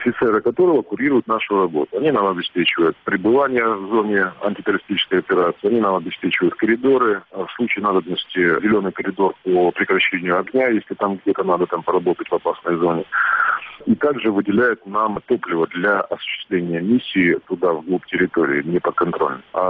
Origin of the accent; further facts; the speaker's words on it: Kyiv, Ukraine; же узнают, что мы из Киева